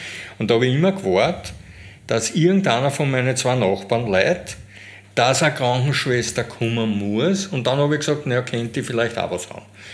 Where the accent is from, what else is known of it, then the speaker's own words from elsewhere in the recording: Lower Austria, Austria; ich bin ein Niederösterreicher